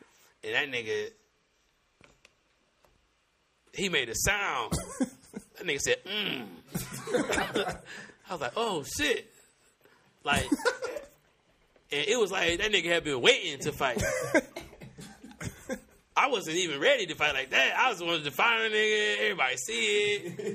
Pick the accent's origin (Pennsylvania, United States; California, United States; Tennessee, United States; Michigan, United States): Michigan, United States; Detroit; I'm here by myself. I'm from Brightmo. I'm the only nigga up here from Brightmo.